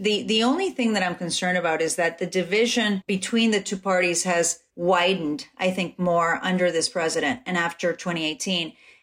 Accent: Ecuador; now in United States; I'm an immigrant, I came from Ecuador.

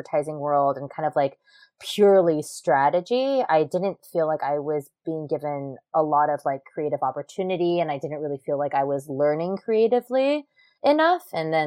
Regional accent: Hawaii, United States; I'm from Hawaii.

